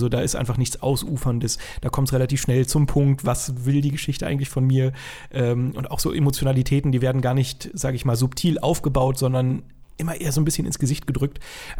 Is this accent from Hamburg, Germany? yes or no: yes; Hamburg, Germany; also born or lived in Lower Saxony; ich bin in Niedersachsen geboren und meine Eltern haben sich dann irgendwann getrennt und wir sind ein bisschen in der Weltgeschichte rumgereist und irgendwann dann in Hamburg angekommen. Ich mit meiner Mutter und meiner Schwester.